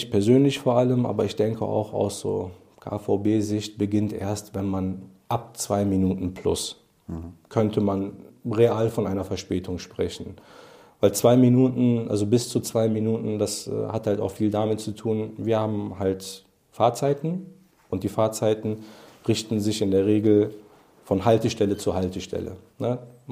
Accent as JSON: {"language": "German", "town": "Cologne", "region": "North Rhine-Westphalia", "country": "Germany", "tie": "born or raised there", "said": "ich bin eine Kölsche Jung, ist einfach so. Ich bin in Köln geboren, aufgewachsen und ich habe eine große Verbundenheit zur Stadt"}